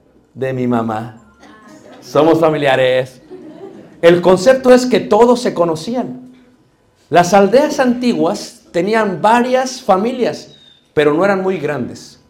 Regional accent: Mexico City, Mexico; yo soy de Ciudad de México

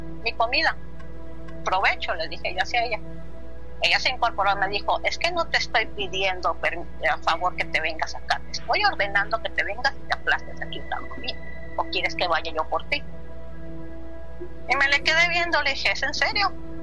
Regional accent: Torreón, Coahuila, Mexico; now in San Antonio, United States; somos de Torreón, Coahuila, México.

